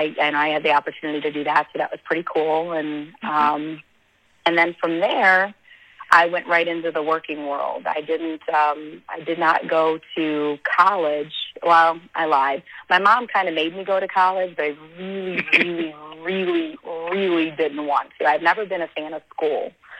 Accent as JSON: {"language": "English", "region": "Ohio", "country": "United States", "tie": "born or raised there", "said": "But I grew up in Geauga County, which is about 40 minutes from downtown Cleveland."}